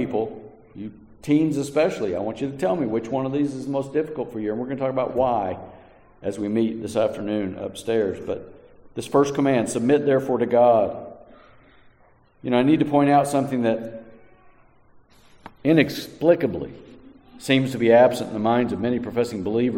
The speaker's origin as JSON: {"language": "English", "country": "United States", "said": "Because we're a free people. We're from America."}